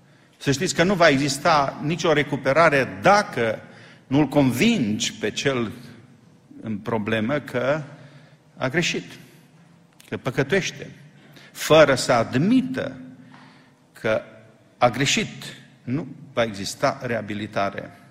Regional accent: Oradea, Bihor County, Romania; păstorul bisericii în care am crescut la Oradea

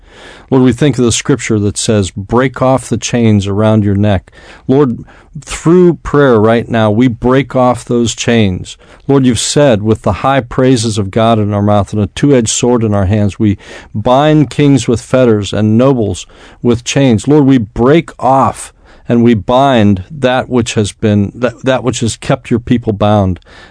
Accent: Scotland, United Kingdom; just trying to get over this thing of being Scottish and watching the dollar so tightly that I, and not having the ability, just because of my whole background

